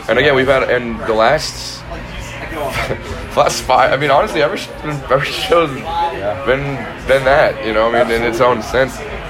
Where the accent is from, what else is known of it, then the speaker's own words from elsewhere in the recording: California, United States; Josh found out the other day that we're from Southern California, and he is too.